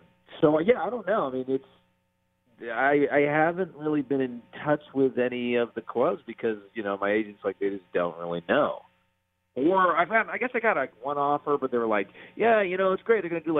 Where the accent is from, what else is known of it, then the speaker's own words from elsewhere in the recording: California, United States; because I grew up near San Francisco, about 3 hours north of it.